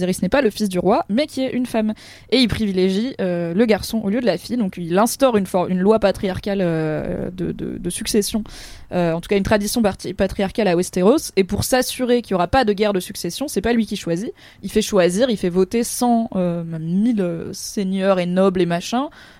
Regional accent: Normandy, France; je viens de Normandie et pas du Nord, Pas-de-Calais

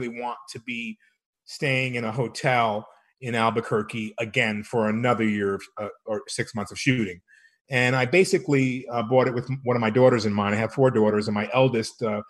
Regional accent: Rome, Lazio, Italy; also born or lived in Copenhagen, Denmark; I grew up in Rome. I was born in Copenhagen, Denmark.

